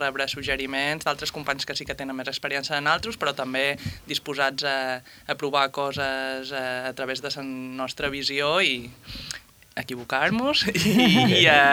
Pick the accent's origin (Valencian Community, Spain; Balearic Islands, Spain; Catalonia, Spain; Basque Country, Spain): Valencian Community, Spain; Silla; nosaltres som de Silla i coneixem també molt l'entorn